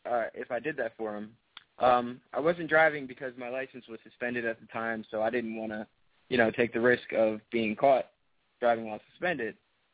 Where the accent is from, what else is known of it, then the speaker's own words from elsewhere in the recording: Williamstown, New Jersey, United States; I'm actually from Williamstown, New Jersey.